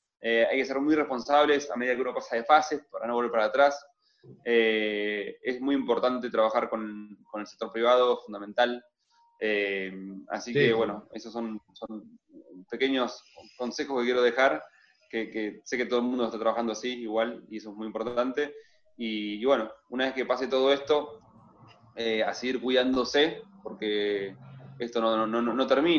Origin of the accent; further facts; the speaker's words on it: Pinamar, Buenos Aires Province, Argentina; also born or lived in Madariaga; Yo nací en Buenos Aires. Ajá. Y me vine a vivir acá a Madariaga, que queda pegado a Pinamar.